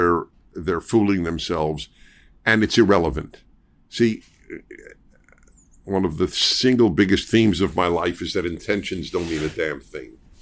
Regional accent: United States; That doesn't mean I'm a religious Jew. I haven't given up my Judaism, but I'm an American.

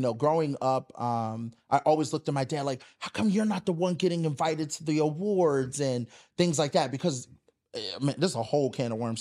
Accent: Philadelphia, Pennsylvania, United States; So, you know, I grew up in North Philadelphia. I'm 11.

